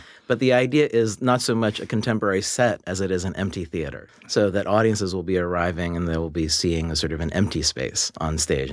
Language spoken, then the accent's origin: English; Morgantown, West Virginia, United States; You know, I grew up in Morgantown, West Virginia.